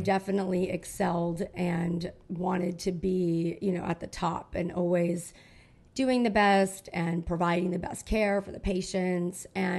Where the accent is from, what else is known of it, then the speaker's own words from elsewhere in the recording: Boston, Massachusetts, United States; also born or lived in Avon Park, Florida; I'm actually from Boston and Florida.